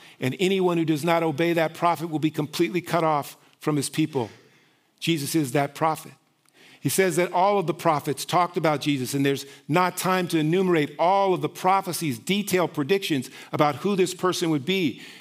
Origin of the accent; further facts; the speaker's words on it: Berkeley, California, United States; Now, I grew up in Berkeley. I was born actually in the 60s.